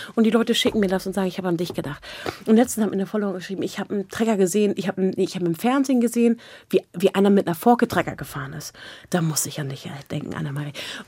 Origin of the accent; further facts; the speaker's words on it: Brandenburg, Germany; wir kommen aus der Uckermark, aus dem Osten